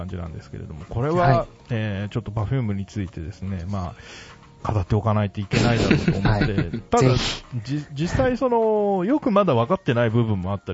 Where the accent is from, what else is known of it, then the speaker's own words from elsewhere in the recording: Hiroshima, Japan; 僕広島の出身ですから